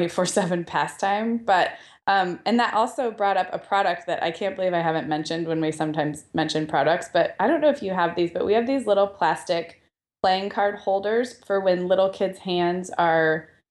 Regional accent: Santa Barbara, California, United States; Last weekend we went up to Santa Barbara, my hometown, and it was phenomenal weather.

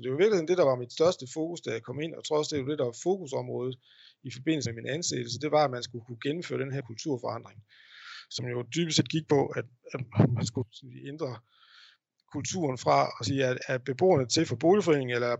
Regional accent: Brabrand, Central Denmark Region, Denmark; Bortset fra, at jeg er født og opvokset i Brabrand

